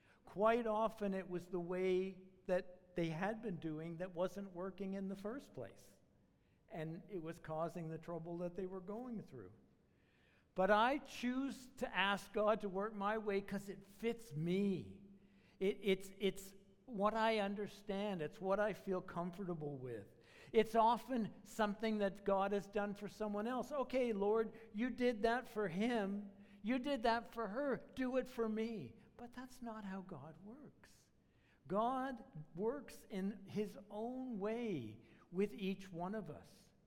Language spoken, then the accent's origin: English; Toronto, Ontario, Canada; Well, I grew up in Toronto.